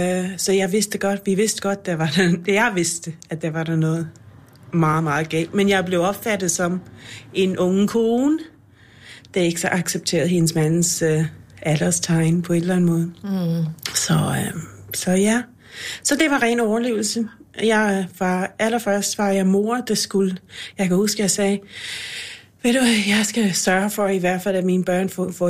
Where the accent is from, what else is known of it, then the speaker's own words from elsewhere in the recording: Ireland; Han er islænding, jeg er irer.